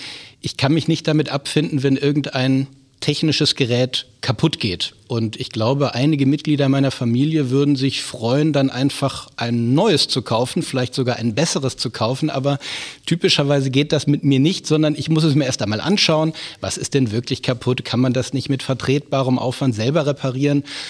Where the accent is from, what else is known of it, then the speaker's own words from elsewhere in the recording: Aachen, North Rhine-Westphalia, Germany; bin also zum Studium nach Aachen zurückgekehrt